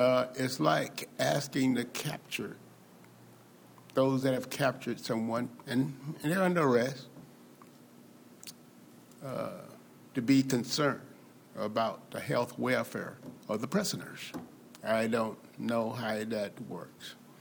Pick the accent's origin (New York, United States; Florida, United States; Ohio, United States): Florida, United States; Jacksonville; It is my vision, and again, born and raised in Jacksonville, it's my vision that this city can be a city of unity and love